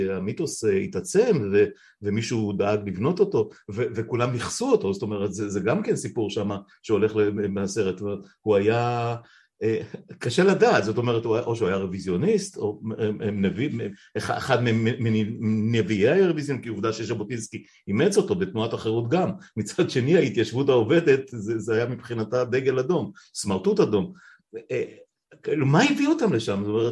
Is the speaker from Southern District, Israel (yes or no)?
no; Afula, Northern District, Israel; אנחנו פלוס מינוס בני אותו דור, וגם גדלנו האמת באזורים גיאוגרפיים די דומים, אני באפולה, אתה בקיבוץ שנמצא רבע שעה מאפולה, או 20 דקות מאפולה